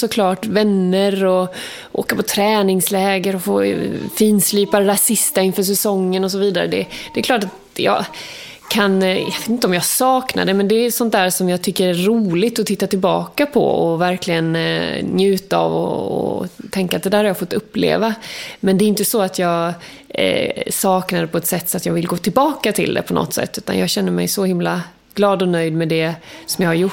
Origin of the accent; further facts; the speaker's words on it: Furuby, Kronoberg County, Sweden; also born or lived in Västergötland; mycket av min uppväxt var ju ändå i utanför Växjö, i Furuby, en liten by där. Men jag är född i Västergötland